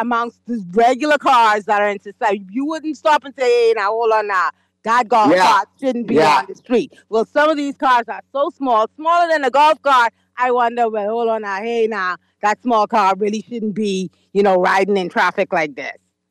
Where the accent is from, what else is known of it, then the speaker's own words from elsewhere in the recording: Freeport, Grand Bahama, Bahamas; now in Nassau, Bahamas; I grew up in Freeport as well. I understand the cultural differences between Nassau and Freeport